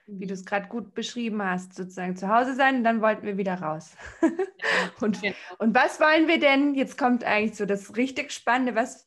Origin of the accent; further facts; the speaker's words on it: Bavaria, Germany; also dieses, bei uns in Bayern würde man sagen, zu Gaudi haben.